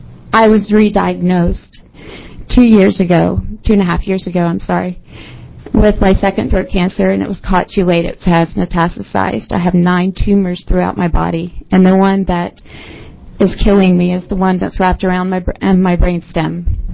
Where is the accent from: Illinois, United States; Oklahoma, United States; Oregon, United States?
Oregon, United States; Dexter; I am from Dexter, Oregon.